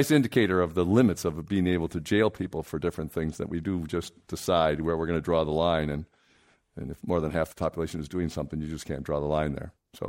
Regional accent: Midwest, United States; I grew up in the Midwest, and I always thought that the wild, wild west was, you know, like Colorado or Arizona or something like that.

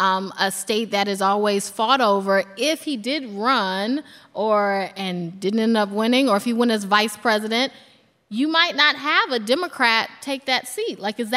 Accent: Durham, North Carolina, United States; I am from, or I'm from Durham, North Carolina. And so there's certain words that don't just roll off my tongue, and certain names.

